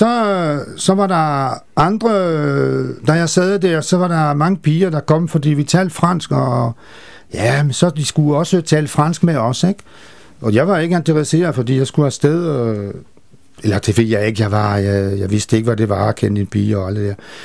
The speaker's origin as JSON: {"language": "Danish", "country": "France", "moved": "yes", "lives_now": "Denmark", "said": "jeg er ikke dansker, og stadigvæk ikke dansker, jeg er franskmand, Men jeg har boet i Danmark i 42 år"}